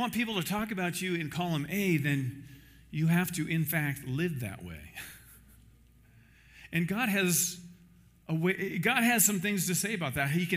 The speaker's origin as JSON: {"language": "English", "region": "Iowa", "country": "United States", "said": "I'm from Iowa."}